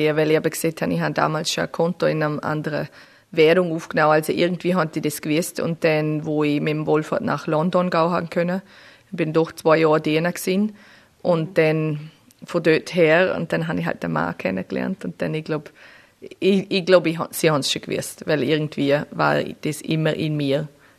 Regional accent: Austria; Ich sage einfach, ich komme aus Europa, weil es einfacher ist, weil dann muss ich nicht, wenn manche Leute nicht wissen, was Österreich ist, dann muss ich nicht erklären.

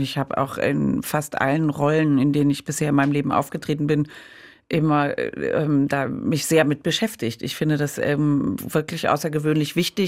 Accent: Cologne, North Rhine-Westphalia, Germany; Ich bin im Rheinland aufgewachsen, in Köln, und da ist man natürlich von Haus aus, auch wenn man evangelisch ist, ein großer Karnevalist.

